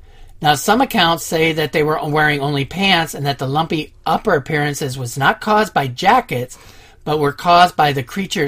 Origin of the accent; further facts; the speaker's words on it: Ohio, United States; This actual episode, before we get started, is a little personal for me because I'm also from Ohio.